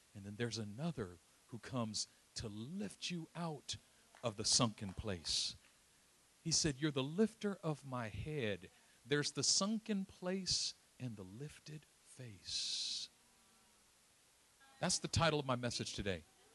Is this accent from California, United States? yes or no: yes; Oakland, California, United States; I'm from East Oakland, so you know, I mean I don't talk like it and I don't look like it, but there's some East Oakland in me.